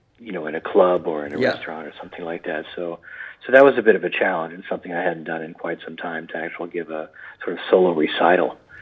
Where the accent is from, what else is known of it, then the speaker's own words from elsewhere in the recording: Dallas, Texas, United States; now in New York, United States; I grew up in Dallas